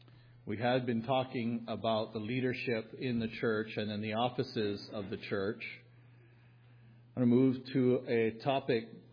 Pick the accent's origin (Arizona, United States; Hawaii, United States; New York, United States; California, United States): Hawaii, United States; Kauai; I was growing up on Kauai